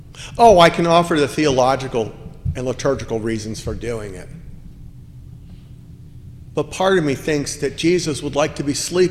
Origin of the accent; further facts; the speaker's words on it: New York, United States; I grew up outside of New York. And no, I was not a Yankees fan. I rooted for the Mets.